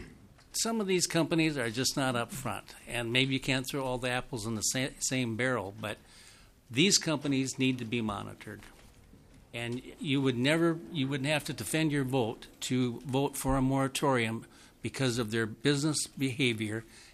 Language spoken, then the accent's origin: English; Frontenac, Minnesota, United States; I'm from Frontenac, Minnesota, and I'm a board supervisor for Florence Township.